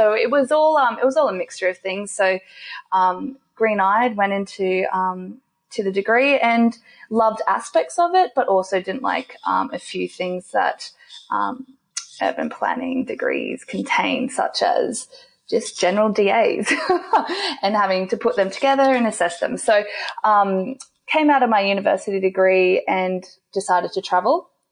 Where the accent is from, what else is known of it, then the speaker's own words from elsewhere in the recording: Brisbane, Queensland, Australia; and I am born and bred in Brisbane.